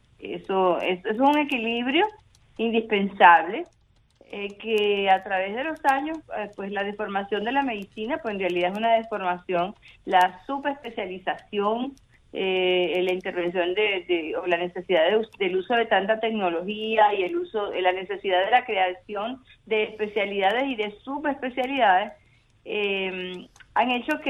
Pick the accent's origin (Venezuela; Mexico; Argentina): Venezuela; por la situación política que están viviendo también en mi país, Venezuela, sí.